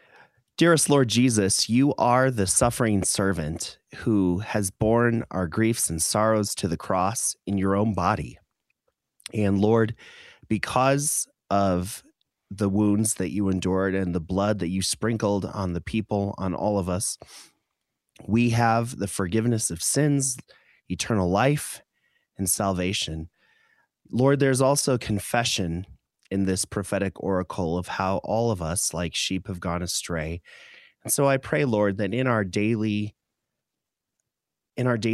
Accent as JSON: {"language": "English", "region": "Wisconsin", "country": "United States", "tie": "born or raised there", "said": "I love having a white Christmas. I grew up in Wisconsin."}